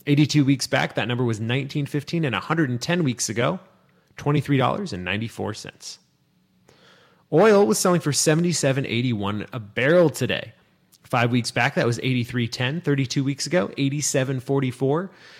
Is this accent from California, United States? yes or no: yes; California, United States; In the state of California, my home state, it was averaging $5.13 per gallon.